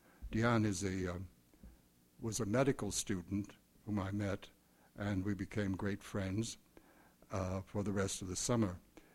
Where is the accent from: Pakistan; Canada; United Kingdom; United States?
United States; Louisiana; born there; as Lynn pointed out, I was born in Louisiana, and I've always been very attached to things French.